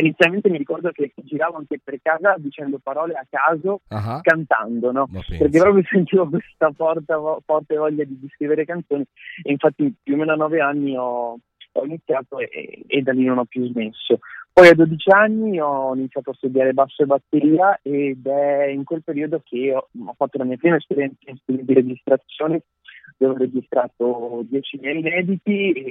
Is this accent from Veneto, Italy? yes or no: yes; Treviso, Veneto, Italy; perché comunque sono di Treviso e quindi soprattutto nella zona